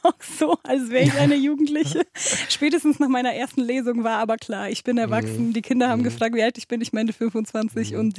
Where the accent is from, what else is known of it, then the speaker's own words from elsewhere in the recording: Munich, Bavaria, Germany; Ich bin in Neuperlach zur Schule gegangen, tatsächlich.